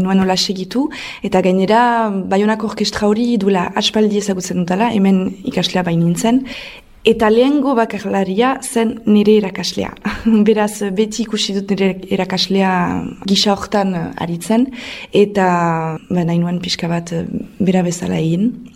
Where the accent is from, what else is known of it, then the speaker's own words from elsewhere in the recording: Nouvelle-Aquitaine, France; also born or lived in Bayonne / San Sebastián / Toulouse; beraz Euskal Herrikoa naiz, iparraldekoa. Zazpi urtetan astintzen biolina jotzen, Baionako kontserbatorioan.